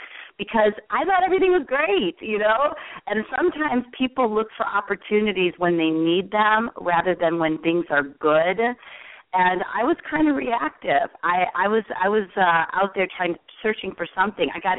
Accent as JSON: {"language": "English", "town": "Chicago", "region": "Illinois", "country": "United States", "also_born_or_lived": "Denver", "moved": "as an adult", "said": "I'm originally from Chicago, my husband and I, and, you know, we met in the house clubs back in the 80s"}